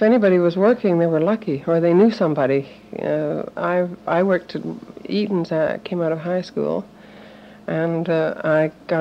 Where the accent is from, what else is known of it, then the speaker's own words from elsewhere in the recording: Roland, Manitoba, Canada; born there; I was born in Roland, Manitoba. I've just been back.